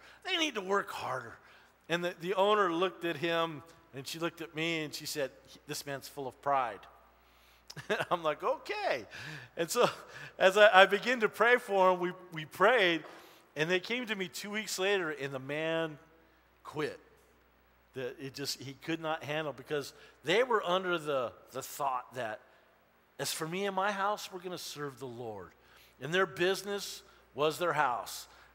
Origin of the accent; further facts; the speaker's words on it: Los Angeles, California, United States; Me too. I was born in East L.A.